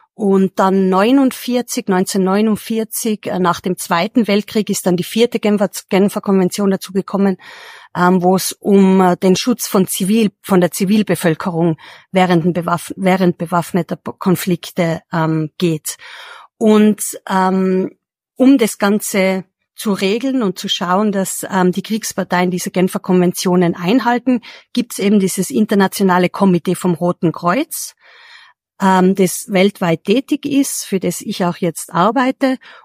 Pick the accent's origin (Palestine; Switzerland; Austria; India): Austria; Tyrol; Ich komme ursprünglich aus Tirol